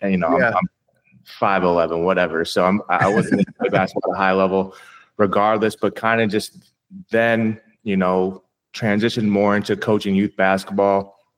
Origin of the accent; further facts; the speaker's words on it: Middleton, Wisconsin, United States; I'm from Middleton, Wisconsin, just a suburb right outside of Madison.